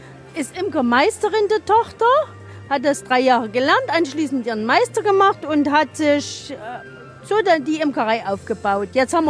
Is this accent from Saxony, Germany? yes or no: yes; Wildenfels, Saxony, Germany; Wir kommen aus dem Zwickauer Land, in Wildenfels, Ortsteil Herdensdorf.